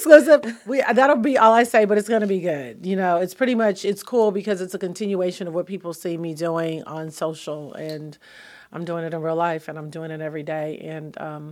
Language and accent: English; Detroit, Michigan, United States; Yeah. So I'm originally from Detroit. So it's so cool to be back home all the time.